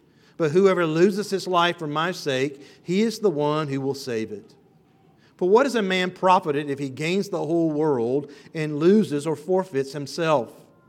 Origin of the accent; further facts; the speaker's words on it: Louisiana, United States; as a young boy growing up in the South, growing up in Louisiana in a Southern Baptist church